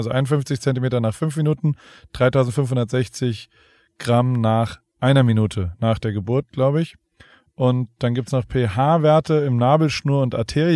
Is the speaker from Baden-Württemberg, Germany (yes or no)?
yes; Heidelberg, Baden-Württemberg, Germany; Ich bin gerade in Deutschland, in Heidelberg, auch in meiner Heimat quasi.